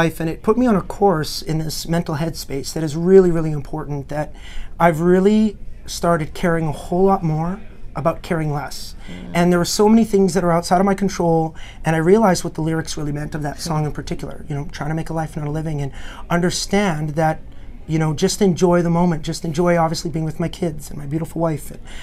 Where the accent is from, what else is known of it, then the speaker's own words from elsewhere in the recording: Canada; As a Canadian, I'm actually not allowed to brag.